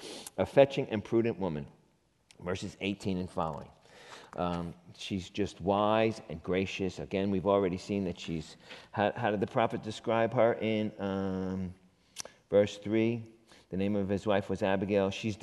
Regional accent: Queens, New York, United States; Now again, I'm from Queens originally, and I'm like, what does that entail?

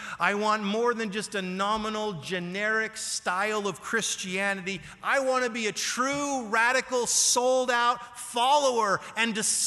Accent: Canada; Pastor Dave Epstein, who I have known since I was 16 years old, he was pastoring my church that I grew up in Canada.

